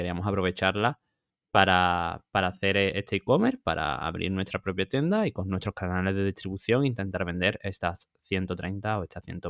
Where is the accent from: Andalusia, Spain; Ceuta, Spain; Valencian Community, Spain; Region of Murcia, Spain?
Andalusia, Spain; Seville; Si quieres irte a casa, bueno, sabéis que yo soy de Sevilla, pues si quieres irte a casa sabes que esa semana no vas a vender